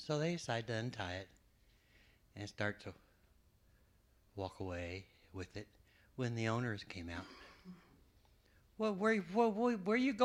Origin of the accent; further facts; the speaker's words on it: Granite City, Illinois, United States; It was like that when I was growing up in the First Presbyterian Church in Granite City, Illinois.